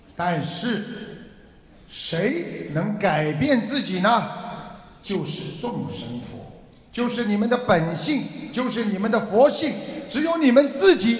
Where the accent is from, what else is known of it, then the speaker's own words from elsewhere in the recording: China; 我们中国的传统文化真的是非常非常的好